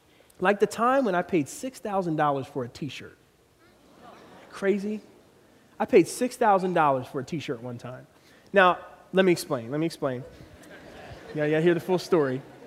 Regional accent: Philadelphia, Pennsylvania, United States; I grew up in Philadelphia, and we lived in a row house, kind of a working-class neighborhood.

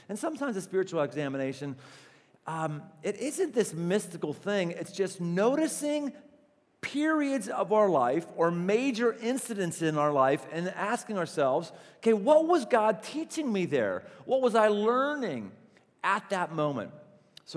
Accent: Pittsburgh, Pennsylvania, United States; I come from Pittsburgh, and Pittsburgh is a place that was built on the steel mill.

